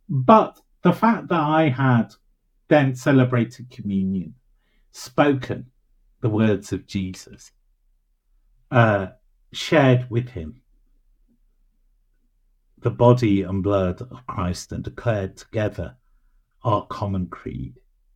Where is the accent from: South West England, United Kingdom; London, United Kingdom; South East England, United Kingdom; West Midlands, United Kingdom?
West Midlands, United Kingdom; Birmingham; And I'll say, oh, I'm really from Birmingham, you know, in that sense of laying it on and proving it.